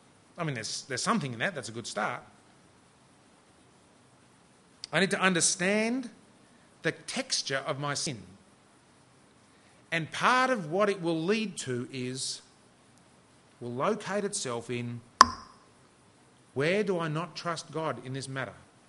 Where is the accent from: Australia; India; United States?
Australia; New South Wales; They were both immigrants to this country and arrived with nothing. And we grew up on the North Shore, but never really fitted on the North Shore.